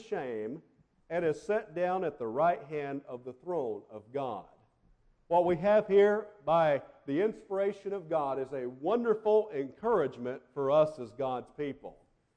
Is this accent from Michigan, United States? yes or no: no; McClinney, Florida, United States; heading back to Florida to my hometown where the Lord will bless us. I'll be able to assist with serving the church that I grew up in McClinney, Florida.